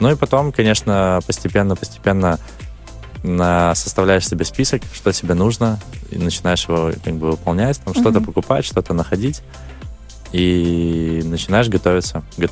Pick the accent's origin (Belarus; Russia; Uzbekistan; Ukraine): Belarus; все кричали за Беларусь, потому что они, ну, по сути, как бы вообще не знали даже, наверное, ну, откуда я.